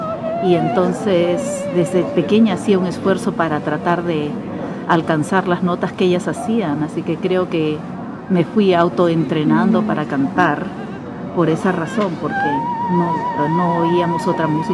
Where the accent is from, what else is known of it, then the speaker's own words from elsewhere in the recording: Lima, Peru; born there; nací en Lima, en el pueblo de Miraflores. Soy hija única